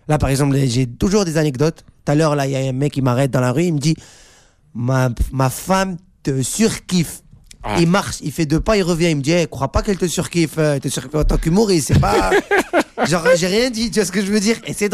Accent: Casablanca, Casablanca-Settat, Morocco; moved away as an adult; now in France; Moi, je viens de Casa, j'ai grandi à Casa, j'arrive ici

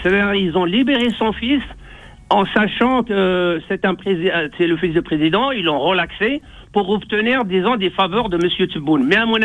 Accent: Jijel, Jijel Province, Algeria; Moi, je suis de Djidjel, je suis donc la petite Kabylie, disons.

